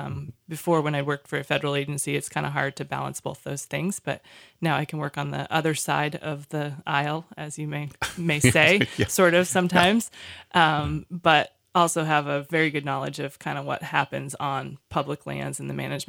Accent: Maine, United States; I was from Northern Maine, actual Northern Maine.

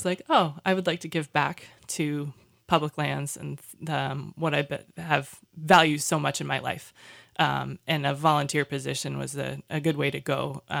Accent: Maine, United States; I was from Northern Maine, actual Northern Maine.

